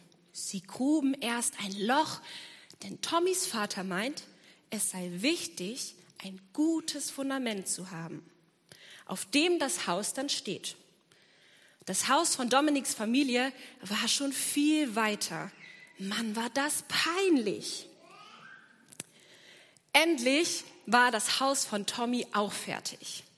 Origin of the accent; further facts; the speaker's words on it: Cologne, North Rhine-Westphalia, Germany; Ich komme ja aus Köln.